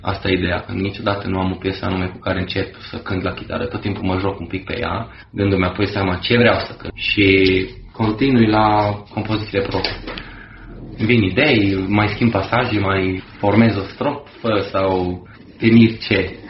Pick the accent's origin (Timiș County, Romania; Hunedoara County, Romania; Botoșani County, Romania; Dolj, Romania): Hunedoara County, Romania; Vulcan; also born or lived in Deva; Eu sunt din Vulcan, by the way, și cam de acolo am plecat împreună cu familia, de am ajuns la Deva, tata cu serviciu și mama mea apoi angajându-se și ea tot aici.